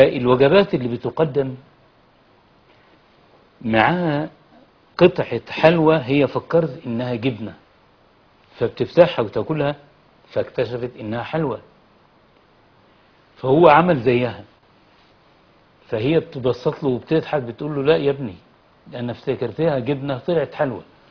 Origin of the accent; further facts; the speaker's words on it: Mansoura, Dakahlia, Egypt; يحضرني الآن قصة لطبيب عندنا في المنصورة